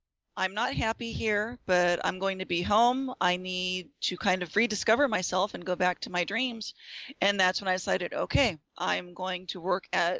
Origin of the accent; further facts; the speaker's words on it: Hanford, California, United States; I am a native-born Californian. I'm from Hanford, California, right in the smack dab middle of the state. And from my earliest memories, of course, I've known earthquakes.